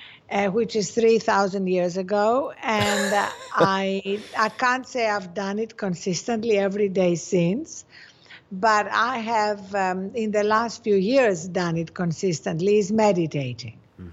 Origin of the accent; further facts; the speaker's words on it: Greece; English is a second language; I was brought up in Greece, and people don't have breakfast. They have coffee. And so like a good Greek peasant girl